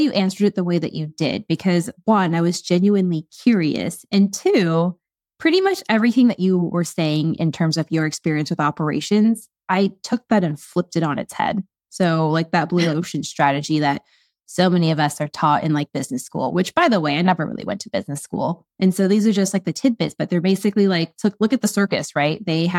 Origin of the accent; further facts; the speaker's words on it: United States; born there; I'm Chinese. I was born in America, first generation.